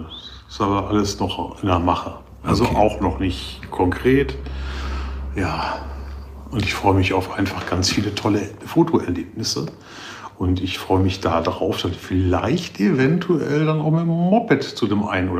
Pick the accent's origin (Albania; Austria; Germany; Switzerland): Albania; ich bin Albaner.